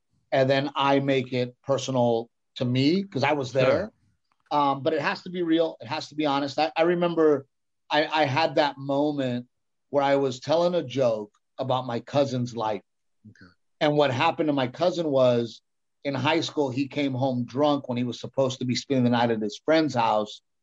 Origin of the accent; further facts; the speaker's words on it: United States; me being Mexican American, they go … we're gonna put it on Cinco de Mayo.